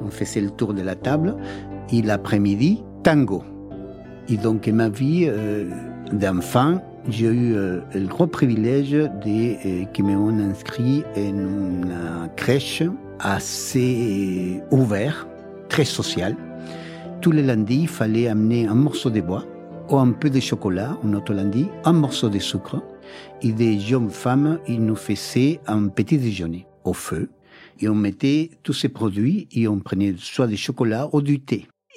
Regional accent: Santiago, Santiago Metropolitan Region, Chile; Je suis né à Santiago du Chili, en Amérique du Sud, en 1950. Et mes parents sont de la campagne, qui sont émigrés à la ville à l'époque pour des travaux.

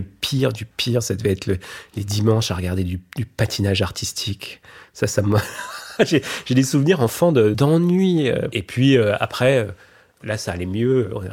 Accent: Grand Est, France; j'ai grandi dans les Vosges, dans l'est de la France

